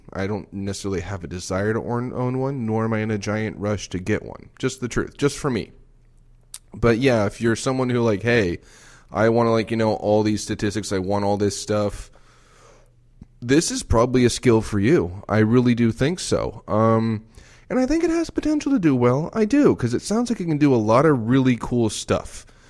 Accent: Madison, Wisconsin, United States; born there; because, well, you know, I was born in Madison, Wisconsin.

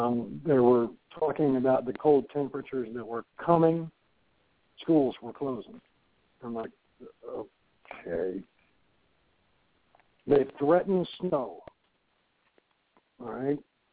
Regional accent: Ohio, United States; now in Virginia, United States; Now, I came from Ohio.

